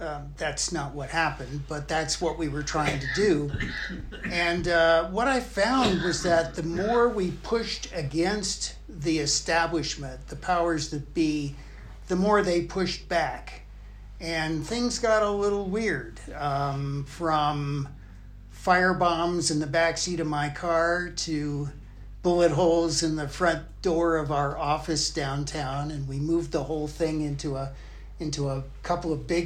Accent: Los Angeles, California, United States; born there; I was born in Los Angeles, and I've been in the Valley, in or around the Valley

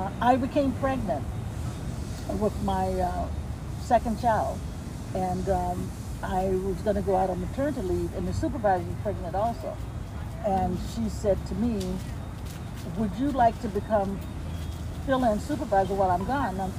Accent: Mississippi, United States; Growing up in Mississippi in the 60s, it was a very challenging time.

